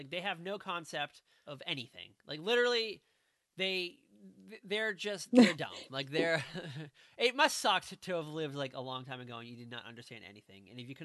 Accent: Boston, Massachusetts, United States; now in South Carolina, United States; we are originally from Boston. Jill still lives there. I am now in South Carolina.

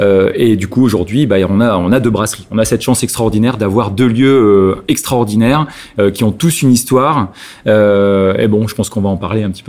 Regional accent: Hazebrouck, Hauts-de-France, France; en fait, bah on est du pays, puisque je suis originaire d'Hazebrouck

